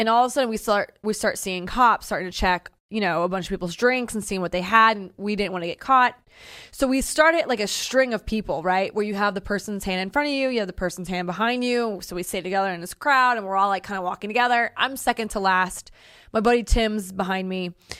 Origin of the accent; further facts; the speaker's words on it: St. Louis, Missouri, United States; Okay, so I grew up in St. Louis, Missouri.